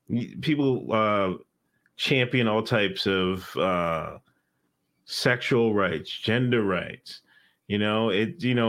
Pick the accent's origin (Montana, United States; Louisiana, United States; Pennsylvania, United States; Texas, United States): Pennsylvania, United States; Exton; Like, I grew up in Exton, Pennsylvania, everybody knows, but like there was only like three Black families in the whole neighborhood